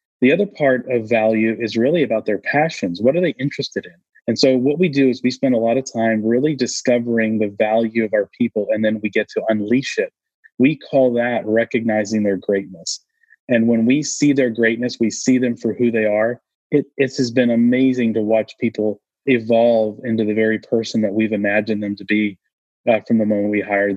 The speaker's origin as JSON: {"language": "English", "region": "New England", "country": "United States", "tie": "born or raised there", "said": "I grew up in New England as I call it typical New England. We're not feelings oriented as men."}